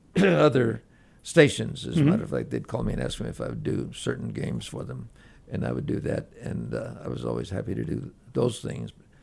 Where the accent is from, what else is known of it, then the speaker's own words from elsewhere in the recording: Coleman, Texas, United States; I was actually from Coleman. I was on a farm.